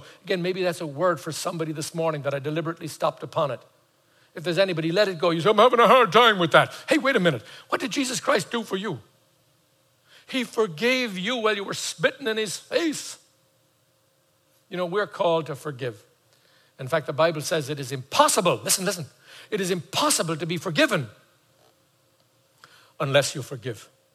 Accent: Ireland; born there; You know, I was born in Ireland, I have American citizenship.

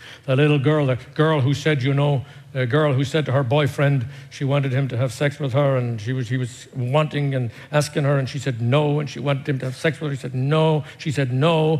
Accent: Ireland; when I was a little boy growing up in Ireland

